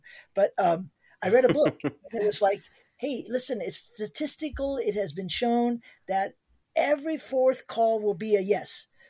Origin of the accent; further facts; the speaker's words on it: Ohio, United States; I grew up in Ohio, like I said, and a large part of my time was spent in Ohio.